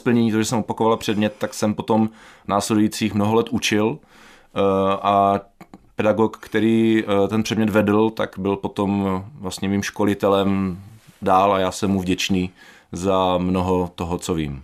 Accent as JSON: {"language": "Czech", "town": "Ostrava", "region": "Moravian-Silesian Region", "country": "Czechia", "tie": "born or raised there", "said": "jezdil jsem na Slezskou, na gymnázium Hladnov, takže já jsem původem z centra Ostravy, takže jsem jezdil trolejbusem na Bazaly nahoru, tam jsem strávil krásných 7 let na gymnáziu"}